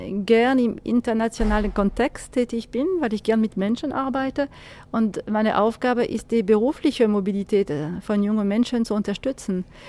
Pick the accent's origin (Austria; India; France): France; German is a second language; moved away as an adult; now in Berlin, Germany; Ich komme aus Frankreich. Ich lebe seit 25 Jahren hier in Berlin